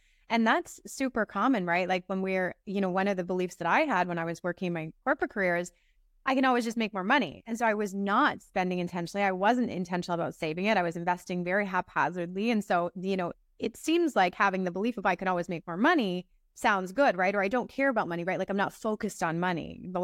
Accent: London, Ontario, Canada; also born or lived in Calgary; so I'm Canadian. I'm originally from London, Ontario, and I spent many years climbing the corporate ladder as a commodities trader in Calgary, Alberta

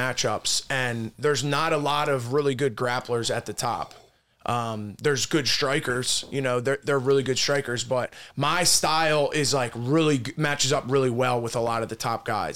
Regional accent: Springfield, Pennsylvania, United States; Pennsylvania. It's like 10 minutes from the Philly airport.

